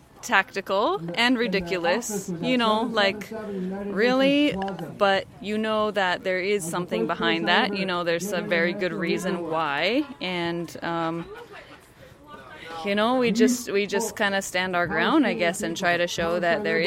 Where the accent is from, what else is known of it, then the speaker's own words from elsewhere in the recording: Gallup, New Mexico, United States; now in Twin Cities, United States; Originally, I'm from Gallup, New Mexico. I've lived in the Twin Cities for 8 years now, and I work in the Native community there